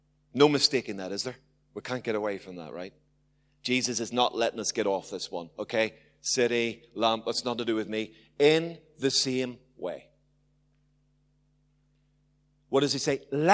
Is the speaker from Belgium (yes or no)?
no; Ireland; I mean, I'm an Irishman.